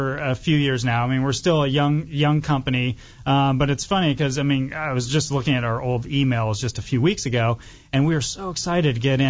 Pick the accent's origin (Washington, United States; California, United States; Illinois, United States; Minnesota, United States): Washington, United States; Yeah, I mean, we're from Washington State. We grew up in Washington State.